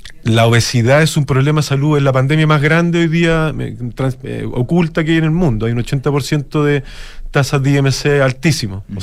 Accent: Chile; somos tres socios chilenos.

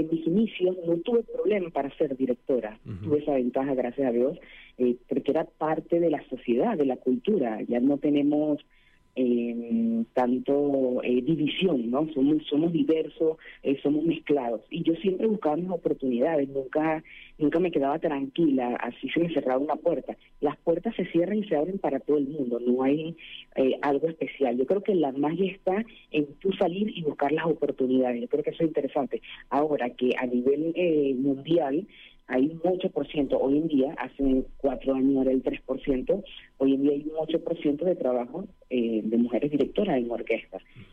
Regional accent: Venezuela; Hay algo interesante, y es que Venezuela, como país latino, o caribeño, nosotros somos muy clásicos.

